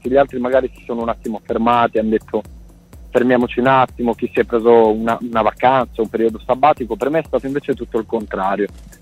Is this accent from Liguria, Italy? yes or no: yes; Sanremo, Liguria, Italy; Sono, ecco, nella mia terra ora, sono qua in Liguria